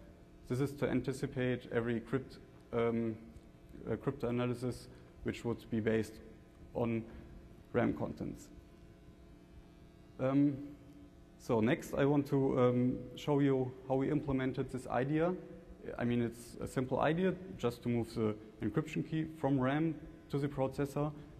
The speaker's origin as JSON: {"language": "English", "town": "Nuremberg", "region": "Bavaria", "country": "Germany", "said": "Professor Freiling, Andreas Dewald, and me, we are from Germany, particularly from Nuremberg in Bavaria."}